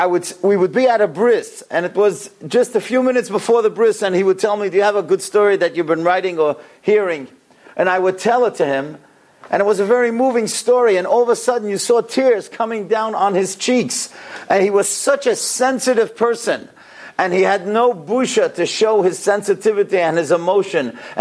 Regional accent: Kew Gardens, New York, United States; When I was a little boy, I grew up in Kew Gardens. I came here when I was 7 years old.

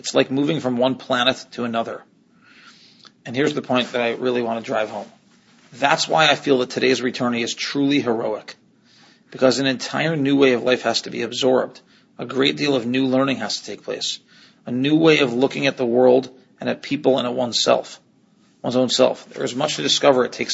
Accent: Chicago, Illinois, United States; So, but nobody went to Jewish college of the kids we grew up with in Chicago.

